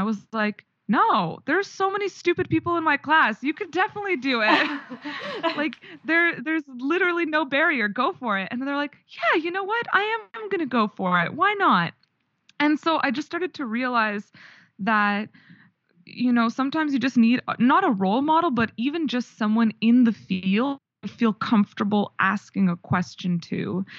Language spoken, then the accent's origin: English; Canada; now in Switzerland; I'm from Canada. My family immigrated to Canada from Ukraine, and I studied mechanical engineering in Montreal